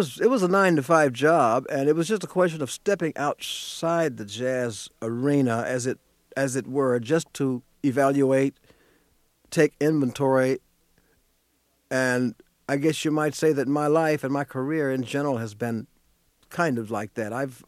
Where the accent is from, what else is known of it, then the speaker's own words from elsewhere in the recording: Indianapolis, Indiana, United States; we have a love affair with Los Angeles, but again, it's time for a change, a dramatic change, and we're both from Indianapolis. The logical place to go is home.